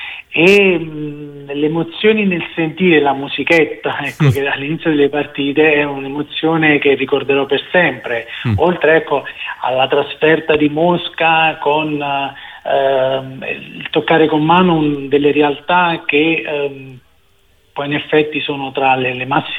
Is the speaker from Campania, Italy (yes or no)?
yes; Caserta, Campania, Italy; io sono nato a Caserta, dove ho seguito tutto il percorso di studi fino a anche alla laurea